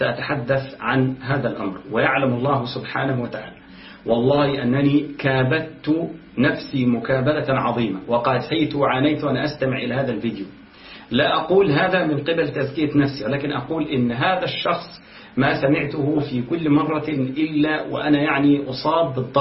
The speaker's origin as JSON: {"language": "Arabic", "country": "Egypt"}